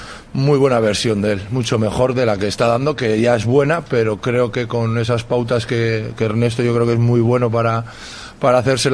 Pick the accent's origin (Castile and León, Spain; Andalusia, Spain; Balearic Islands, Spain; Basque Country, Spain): Basque Country, Spain; Bilbao; Yo soy de ahí, bueno, soy de Churdínaga, pero...